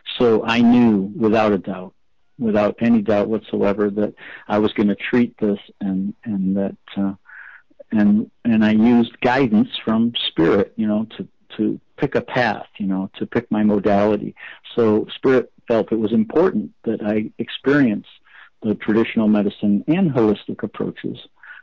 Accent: Sedona, Arizona, United States; part of my childhood, I grew up in Sedona, so it was a very familiar area for me.

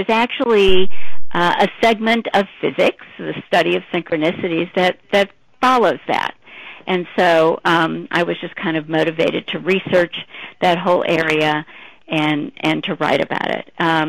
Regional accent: St. Louis, Missouri, United States; And I grew up in St. Louis and had lived there all my life

